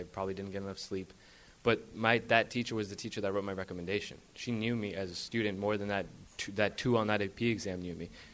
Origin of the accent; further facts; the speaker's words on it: Bolivia; moved away; I'm from Bolivia. We would be in Bolivia right now. But we moved here